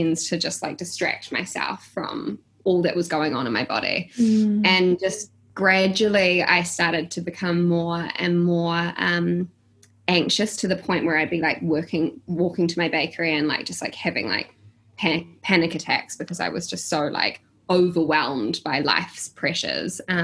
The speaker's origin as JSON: {"language": "English", "region": "Auckland", "country": "New Zealand", "tie": "born or raised there", "also_born_or_lived": "London", "said": "So, first and foremost, I'm from Auckland, New Zealand. I'm born and bred, and I am... My background was always in food. So I studied culinary arts and then I moved to London"}